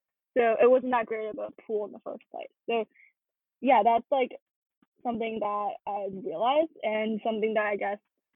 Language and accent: English; Maryland, United States; I come from Maryland, the middle part, the centralized part of Maryland.